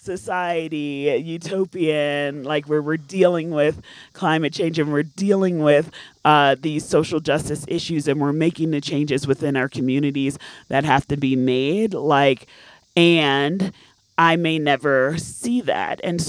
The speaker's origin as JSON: {"language": "English", "town": "New York City", "region": "New York", "country": "United States", "tie": "born or raised there", "said": "I grew up in the Bronx."}